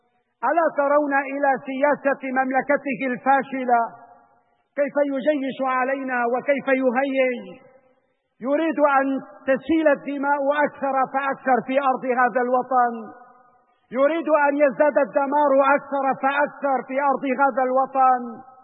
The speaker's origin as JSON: {"language": "Arabic", "country": "Syria", "said": "ونحن اليوم كسوريين نعاني ما نعاني من الإرهاب والإجرام الذي ضرب أمننا واستقرارنا وسعادتنا وحياتنا"}